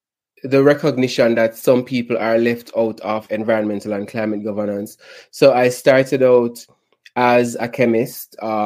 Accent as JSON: {"language": "English", "country": "Jamaica", "moved": "yes", "lives_now": "New York, United States", "said": "I'm from Jamaica, but I'm now living in New York"}